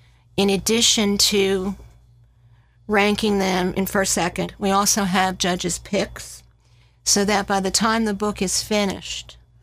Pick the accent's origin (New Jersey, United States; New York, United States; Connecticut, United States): New Jersey, United States; Well, okay, first I'm from Jersey, so I come with attitude, okay? You know, and we have the shore.